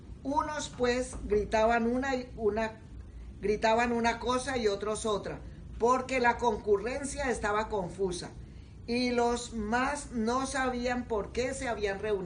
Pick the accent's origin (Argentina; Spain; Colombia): Colombia; Yo me acuerdo cuando tumbaron en mi país al dictador Rojas Pinilla. Yo era una niña